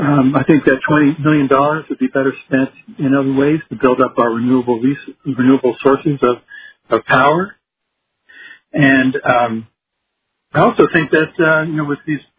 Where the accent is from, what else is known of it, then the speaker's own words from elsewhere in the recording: Fairbanks, Alaska, United States; from Fairbanks, Alaska